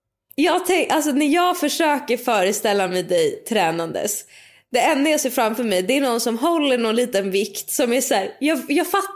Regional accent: Sweden; Alltså när jag också bodde i Sverige.

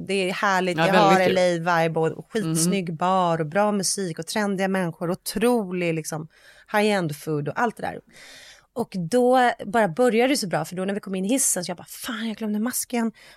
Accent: Sweden; det är klart att det är dumheter, här, men det vet ju vi för att vi är svenskar.

